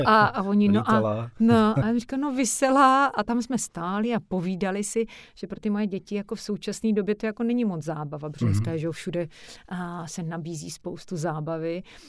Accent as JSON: {"language": "Czech", "town": "Pardubice", "region": "Pardubice Region", "country": "Czechia", "tie": "born or raised there", "said": "ale jsem do Pardubice mi jezdila vždycky hrozně ráda, tam mám i sestřenici a do dneška vlastně tam jezdíme, takže to je moje rodné město."}